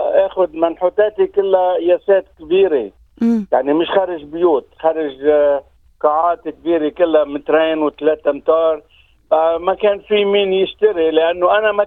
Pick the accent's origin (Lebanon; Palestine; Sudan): Lebanon; born there; وكنت بدي حابب أعمله بمحل اللي خلقت بلبنان، بالمزرعة اللي خلقت فيها